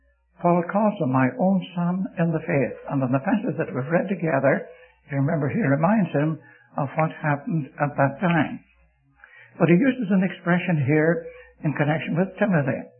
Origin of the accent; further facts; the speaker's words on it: Ireland; born there; I was born in Ireland, and my people there were Presbyterian.